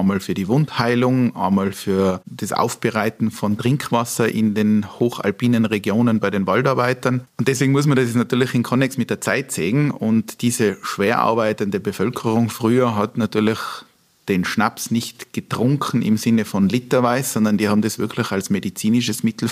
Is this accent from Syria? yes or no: no; Tyrol, Austria; Ich als Tiroler